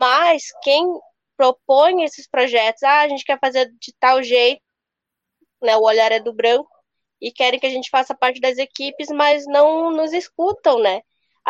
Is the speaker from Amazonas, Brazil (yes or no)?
yes; Manaus, Amazonas, Brazil; Eu penso muito assim também aqui no sul, né, onde eu tô morando. Eu sou nortista também, sou de Manaus. Também já nasci na cidade